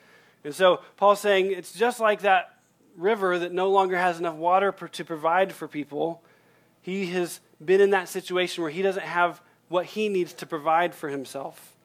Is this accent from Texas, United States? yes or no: yes; Texas, United States; I don't know Spanish at all, despite growing up in Texas.